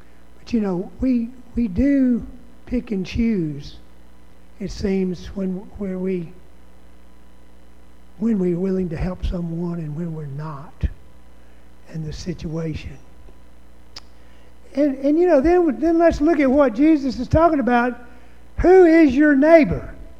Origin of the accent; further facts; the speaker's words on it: Mobile, Alabama, United States; in the neighborhood where I grew up in Mobile, Alabama, we were real good at going around at night in the car and dumping over people's trash cans